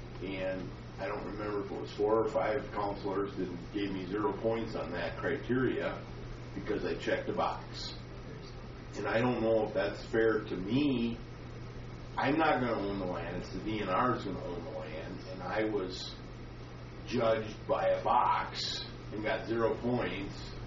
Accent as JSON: {"language": "English", "region": "Minnesota", "country": "United States", "said": "I'm from Southwest Minnesota"}